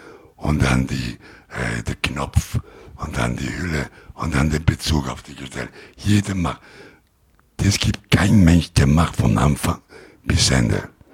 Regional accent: Rome, Lazio, Italy; German is a second language; Aber ich komme aus Rom

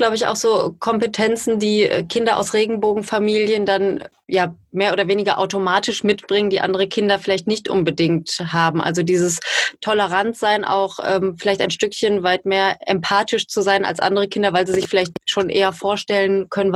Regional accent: Duisburg, North Rhine-Westphalia, Germany; born there; also meine Frau ist nicht gebürtige Duisburgerin, so wie ich

